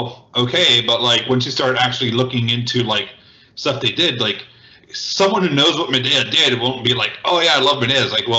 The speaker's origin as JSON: {"language": "English", "country": "United States", "said": "I can't because, you know, I'm American, you know, Cuban race, so it's kind of hard"}